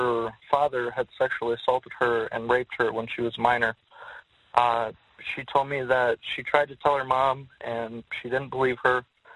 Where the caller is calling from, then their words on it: Kokomo, Indiana, United States; I'm calling from Kokomo, Indiana.